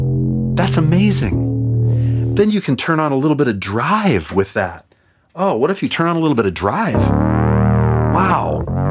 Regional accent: Montana, United States; moved away; I grew up in Montana. And when I left Montana, I've never felt more Montanan.

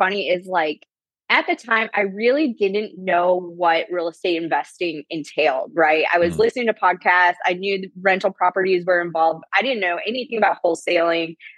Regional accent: Toledo, Ohio, United States; So my story, I grew up in Northwest Ohio. I'm from Toledo, Ohio. And when I was growing up, you know, the economy was sort of depressed in that area.

